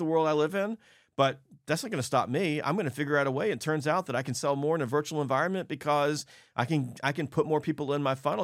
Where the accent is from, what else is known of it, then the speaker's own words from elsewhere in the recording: the South, United States; I'm from the South, and I can't even say hello in less than 30 minutes.